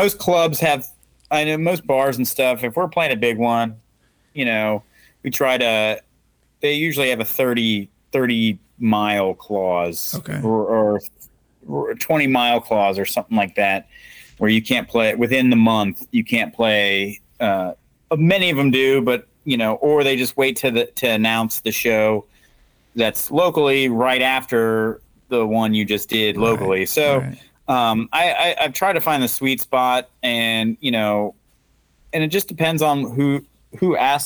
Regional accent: Virginia, United States; I grew up in Northern Virginia

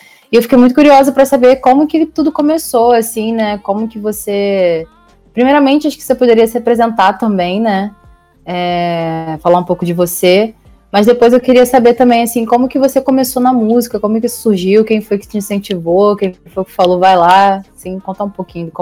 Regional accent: São Gonçalo, Rio de Janeiro, Brazil; e sou cria de São Gonçalo.

